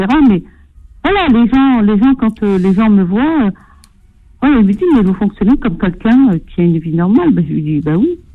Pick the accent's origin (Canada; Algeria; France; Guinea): Algeria; je suis algérienne.